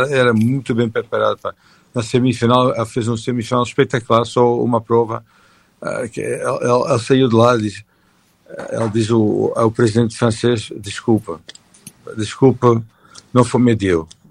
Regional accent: Belgium; Portuguese is a second language; eu sou belga, casada com portuguesa, falo português curado belga.

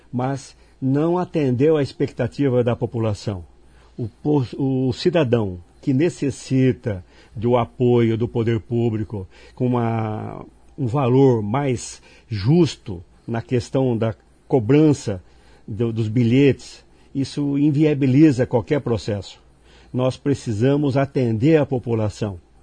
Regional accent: Paraná, Brazil; Desde quando eu nasci lá no Pinguim, fica perto aqui, aliás, eu nasci em Sabáudia, morei no Pinguim desde um ano de idade. Viemos para o Jardim Alvorada

